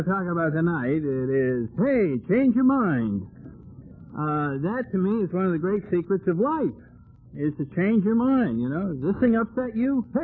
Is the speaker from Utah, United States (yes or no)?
no; Connecticut, United States; I came from Connecticut, and I thought, Vermont, my God, look how cold and north that is. And I'm from Connecticut, so you can see how what a reputation Vermont had.